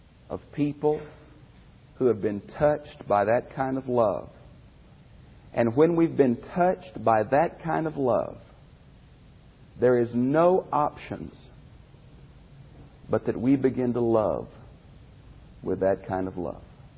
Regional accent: Houston, Texas, United States; I grew up in Houston, and I can remember many times going downtown or to sports events in that town

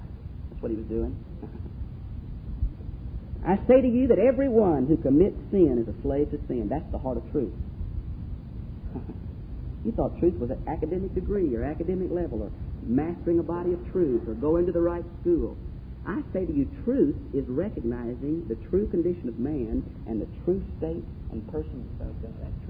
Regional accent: United States; Some of us think that because we're American, we don't have any problems.

